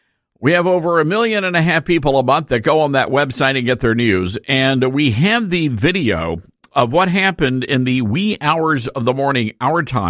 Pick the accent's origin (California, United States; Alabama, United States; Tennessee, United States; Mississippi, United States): Tennessee, United States; Memphis; much like he has done for other places like Washington, D.C. and Memphis, Tennessee, my hometown.